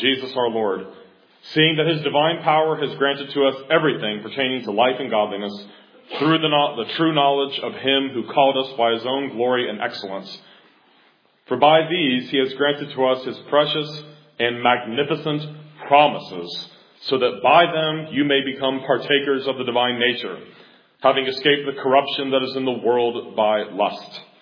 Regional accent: Cincinnati, Ohio, United States; Growing up in Cincinnati, Ohio, everybody there is Roman Catholic.

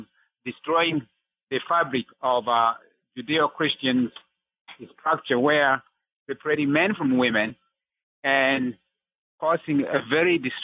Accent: South Sudan; English is a second language; Well, I was born and raised in South Sudan in the middle of two major civil wars that engulfed my country.

